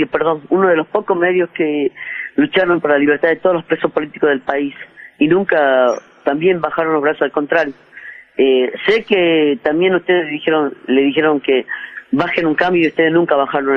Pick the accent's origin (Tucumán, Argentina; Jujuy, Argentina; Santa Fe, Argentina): Jujuy, Argentina; Sí, soy colla dura. Soy la expresión de muchos jujeños que sufren avasallamiento, que le quitan las tierras, que cuando amanecen tienen una topadora encima de la casa.